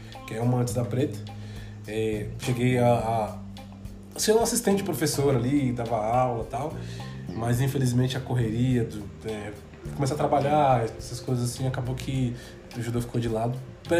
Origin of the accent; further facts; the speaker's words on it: Itapecerica da Serra, São Paulo, Brazil; also born or lived in Santo Amaro; Eu nasci em Santa Amaro, mas cresci a minha vida inteira, fui de Itapecerica da Sé durante 28 anos, né?